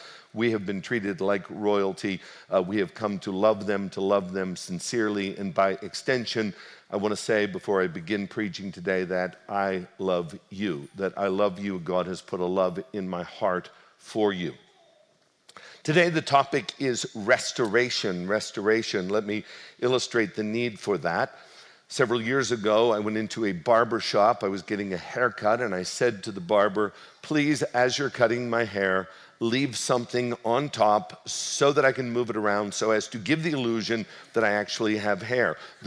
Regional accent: Du Bois, Pennsylvania, United States; The story takes place in 1955 in the little town that I grew up in Du Bois, Pennsylvania, Western Pennsylvania

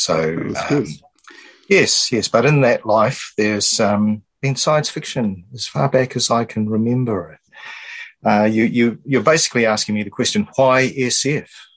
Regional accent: Dunedin, Otago, New Zealand; I grew up in a city called Dunedin, which has its own quirks and character. Left there when I was 20, about 5 years in Wellington.

